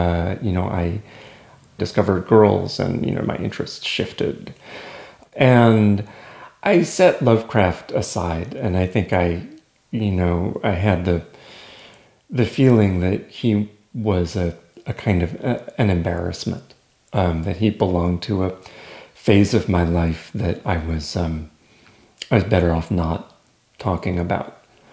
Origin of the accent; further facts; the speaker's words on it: New York City, New York, United States; really spoke to me as a kid growing up in New York City in the late 1970s and early 80s.